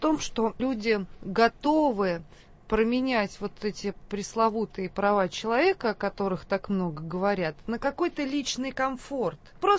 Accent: Tver, Tver Oblast, Russia; Я просто сама из Твери, и я помню, как в 90-е годы в Твери на улицах бандиты стреляли друг в друга из автоматов

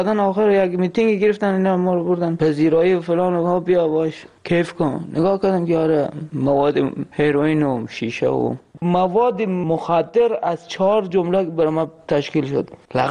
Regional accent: Afghanistan; moved away; ما الان نزدیک 3 سال نیم همینجا، از روزی که از افغانستان آمدیم

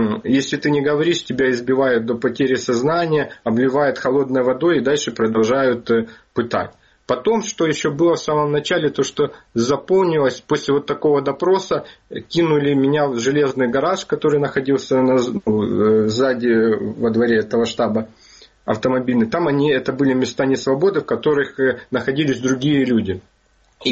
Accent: Ukraine; я горжусь тем, что я украинец

